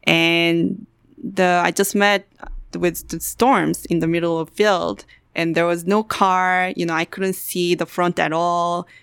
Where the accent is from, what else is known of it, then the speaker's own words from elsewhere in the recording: New York City, New York, United States; now in Las Vegas, United States; So I actually just started driving when I moved to Vegas last year because I'm from New York City and people don't drive in New York City.